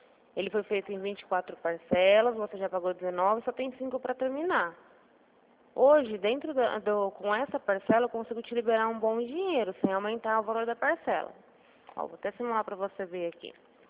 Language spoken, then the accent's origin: Portuguese; Araçatuba, São Paulo, Brazil; De Araçatuba.